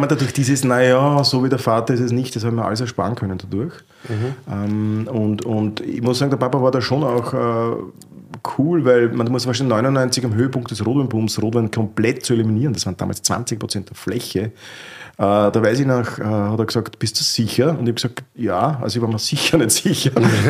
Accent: Krems, Lower Austria, Austria; Und ich bin halt komplett anders in Krems mit Nicht-Weinleuten aufgewachsen beim Weggehen.

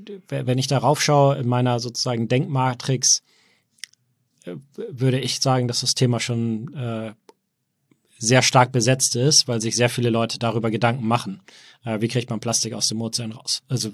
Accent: Hamburg, Germany; born there; also born or lived in Berlin, Germany / United States; geboren in Hamburg, aber auch ja, viel auch in Berlin und viel auch in den USA.

